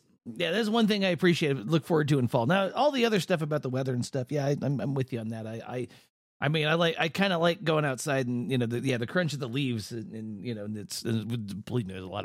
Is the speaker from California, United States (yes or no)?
yes; California, United States; it's the fact that I'm from California and you almost learn Spanish as a second language.